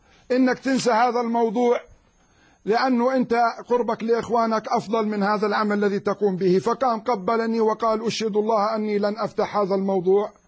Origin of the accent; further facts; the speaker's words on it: Jordan; هذا الأسلوب ليس بديلا عن المحاكم المدنية عندنا في الأردن